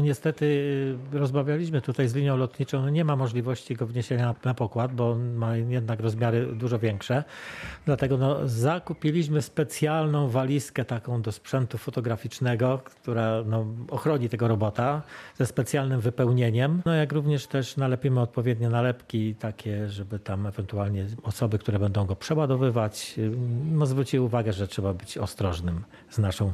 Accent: Subcarpathian Voivodeship, Poland; żeby to było widać, że jesteśmy tu z Podkarpacia.

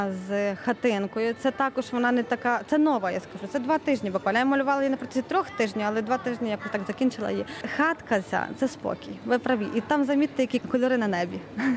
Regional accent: Ivano-Frankivsk, Ivano-Frankivsk Oblast, Ukraine; З Івано-Франківська.

